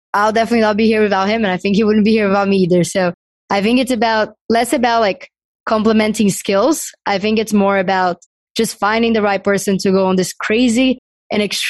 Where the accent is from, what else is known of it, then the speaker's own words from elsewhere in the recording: Brazil; He's from Lebanon. I'm from Brazil. But we have very, very similar backgrounds.